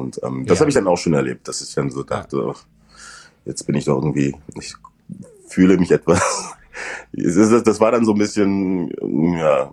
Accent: Saarland, Germany; accent: Saarland dialect; ich musste meinen saarländischen Dialekt rauskriegen. Es hätte so eine leichte Färbung.

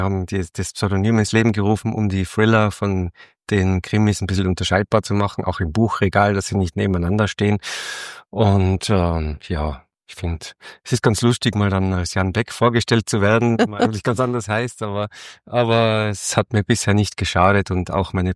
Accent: Austria; eigentlich bin ich doch Österreicher

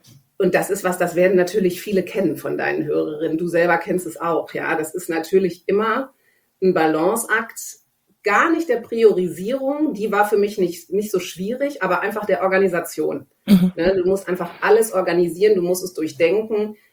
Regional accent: Germany; mein Vater ist Zypriote, griechischer Zypriote, meine Mutter ist Deutsche, ich bin in Deutschland groß geworden, habe aber auch eine Homebase in Zypern.

